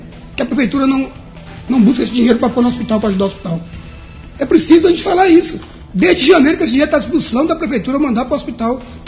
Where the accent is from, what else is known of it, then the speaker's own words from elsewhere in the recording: Poções, Bahia, Brazil; moved away; Só sentimos falta de Poções porque nós saímos de Poções.